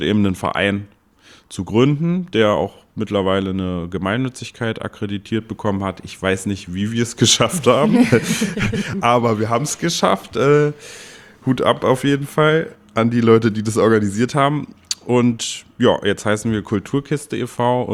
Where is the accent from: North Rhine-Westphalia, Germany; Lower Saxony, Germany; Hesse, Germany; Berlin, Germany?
Berlin, Germany; bin ich auch selbstständig hier in Sachsen-Anhalt, manchmal auch in Berlin, wo ich herkomme.